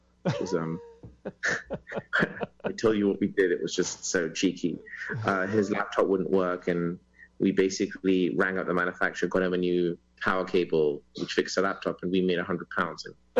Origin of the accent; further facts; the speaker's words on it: London, United Kingdom; So, as my accent probably gives away, I'm a Brit. So I was born and brought up in North London.